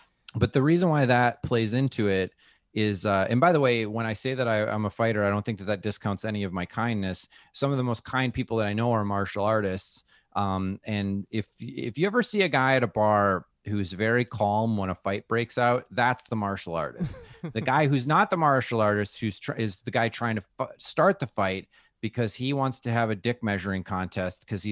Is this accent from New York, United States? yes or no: no; Wisconsin, United States; I talk about like, oh, I'm this way because I'm from Wisconsin.